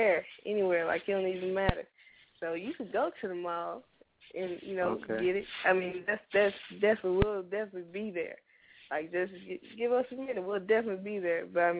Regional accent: Memphis, Tennessee, United States; Shout out to Atlanta. Shout out to my hometown, Memphis, and all the Grandiose Empire supporters.

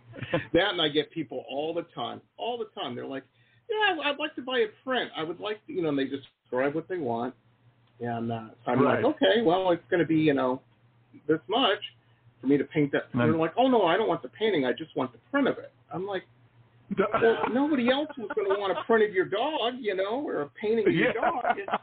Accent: Detroit, Michigan, United States; Everybody I knew I grew up in Metro Detroit

